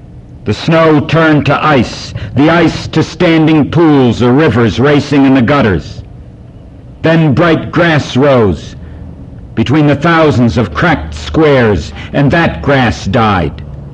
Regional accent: Detroit, Michigan, United States; born there; And the only thing you have to know is that I am an identical twin and that I was born in Detroit.

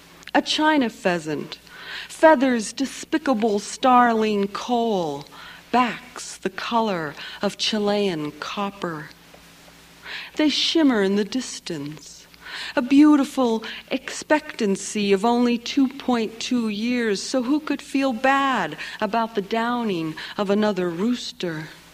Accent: Santa Barbara, California, United States; I come from the Chumash Nation in Santa Barbara, in California

